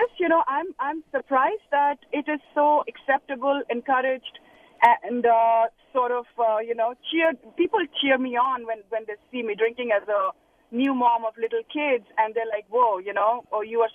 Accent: India; moved away as an adult; I grew up in India and where alcohol consumption as a mother was looked down upon. But I feel since I moved here about 10 years ago and went to grad school

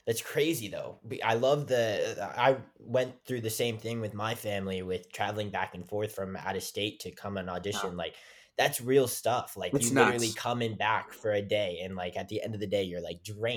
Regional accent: West Virginia, United States; My drive, so like I came from West Virginia, so my drive was like 7 hours one way.

